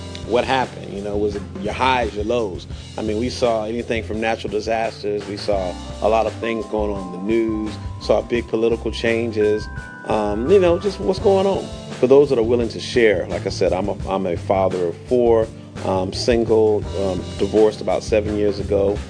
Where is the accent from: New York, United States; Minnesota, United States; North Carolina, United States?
North Carolina, United States; now in Seattle, United States; I live out here in Seattle, Washington. I'm from North Carolina, country boy at heart.